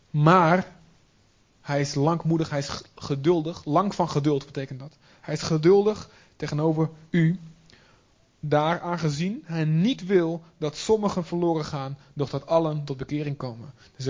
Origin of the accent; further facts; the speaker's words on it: Olst, Overijssel, Netherlands; ik kom uit Deventer. Nou, ik kom eigenlijk uit Olst. Nog iets noordelijker. Maar ik heb altijd in Deventer alles gedaan. En in de kerk gezeten in Deventer.